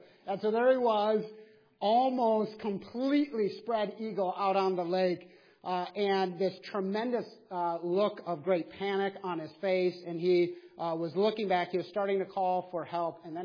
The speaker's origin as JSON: {"language": "English", "region": "Minnesota", "country": "United States", "tie": "born or raised there", "said": "I grew up in Minnesota."}